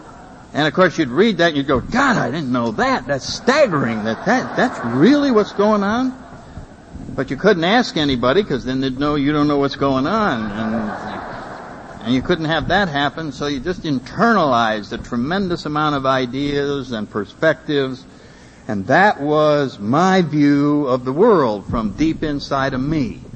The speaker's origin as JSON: {"language": "English", "region": "Connecticut", "country": "United States", "said": "I come from Connecticut, and back in the 40s, made the papers."}